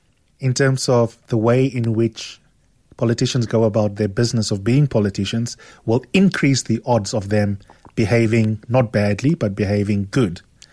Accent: Grahamstown, Eastern Cape, South Africa; I mean, you know that I come from Grahamstown. You and I both love our complicated city. I lived in the poorest part of Grahamstown where I grew up.

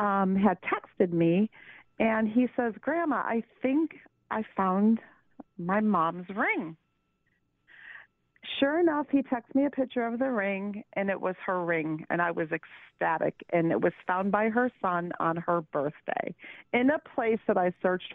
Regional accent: New York, United States; also born or lived in Columbia, Missouri; I moved here from Missouri back to New York after her accident because this is where I'm from.

